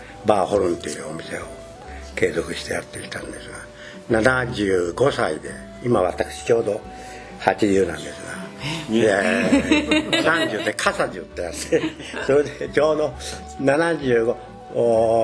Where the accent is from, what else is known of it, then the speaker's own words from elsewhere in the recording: Atami, Shizuoka, Japan; also born or lived in Tokyo; 全く小学校から、ずっと熱海なもんで、まあ生まれは熱海じゃないけどずっと学校もこちらなもんで、